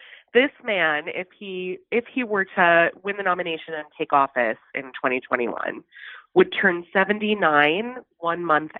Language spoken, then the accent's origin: English; New York, United States; moved away as an adult; So I, in full disclosure, I left New York soon after Mayor Bloomberg took over.